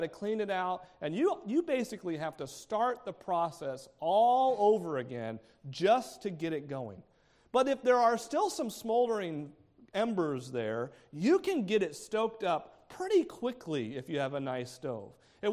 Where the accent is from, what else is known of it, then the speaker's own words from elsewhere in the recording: New England, United States; now in Florida, United States; We don't do this as much in Florida, but where I grew up in New England